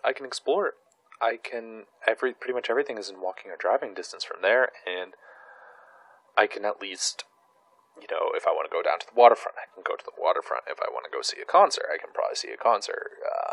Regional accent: Canada; I'm Canadian. I'm pretty much built for winter.

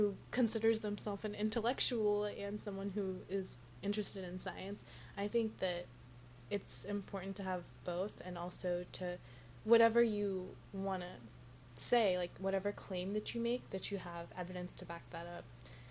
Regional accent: California, United States; I'm not from Texas, I'm from California.

